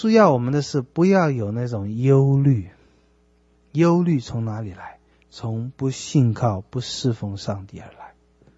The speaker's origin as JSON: {"language": "Chinese", "country": "China", "lives_now": "United States", "said": "没关系啊，我们中国人省吃俭用，过一阵就还了"}